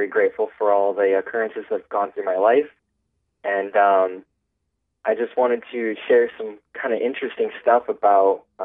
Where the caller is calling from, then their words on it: Indiana, United States; A little town in northeastern Indiana.